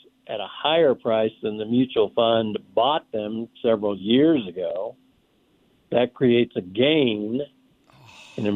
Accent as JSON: {"language": "English", "region": "Kansas", "country": "United States", "said": "I'm from Kansas, originally."}